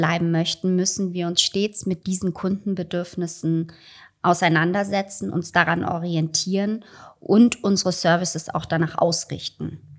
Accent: Hamburg, Germany; now in Austria; Grundsätzlich bin ich geboren und aufgewachsen in Hamburg. Ich glaube, jeder, der mit mir ein bisschen länger spricht, hört das sofort, dass da kein richtiger Akzent ist. Ich habe in Hamburg meine gesamte Ausbildung absolviert.

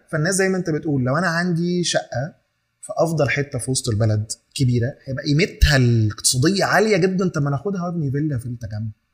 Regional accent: Egypt; عندنا في مصر بيحصل بشكل

